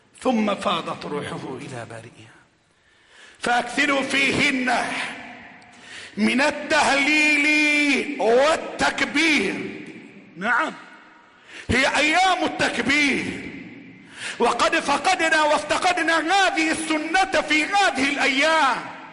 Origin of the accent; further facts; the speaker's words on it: Egypt; اللهم احفظ بلدنا مصر